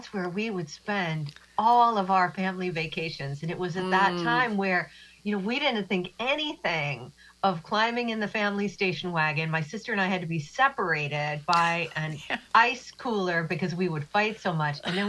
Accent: Midwest, United States; Even though I'm from the Midwest and I now live in Massachusetts, my parents were both from Florida.

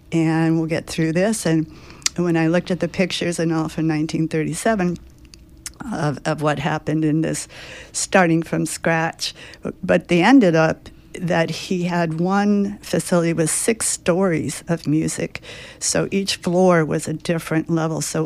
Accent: Ohio, United States; we grew up in Ohio, so we weren't coastal, we didn't expect floods

